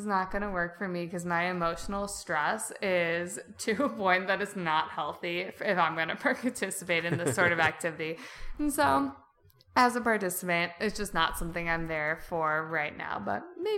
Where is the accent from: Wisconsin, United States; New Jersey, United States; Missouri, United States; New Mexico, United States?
Wisconsin, United States; also born or lived in Grand Rapids; We moved to Grand Rapids, but we're from Wisconsin, so we go there all the time.